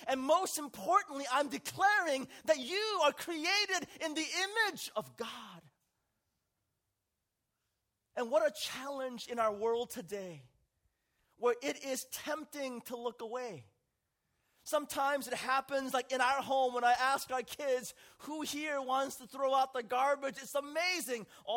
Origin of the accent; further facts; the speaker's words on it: San Francisco, California, United States; And so I went out to the streets of San Francisco, my hometown.